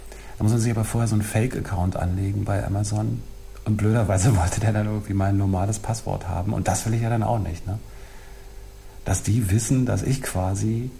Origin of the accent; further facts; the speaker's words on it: Berlin, Germany; born there; ich bin gebürtiger Berliner